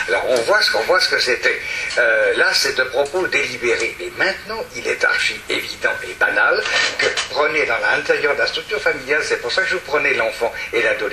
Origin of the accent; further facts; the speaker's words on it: the Alps, France; je suis des Alpes un peu plus bas.